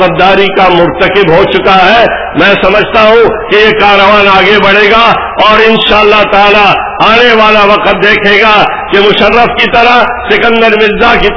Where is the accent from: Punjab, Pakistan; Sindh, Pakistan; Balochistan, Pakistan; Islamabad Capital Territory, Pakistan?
Balochistan, Pakistan; میرا تعلق بلوچستان سے ہے، یہاں بھی استحصال کی بات نظر آ رہی تھی۔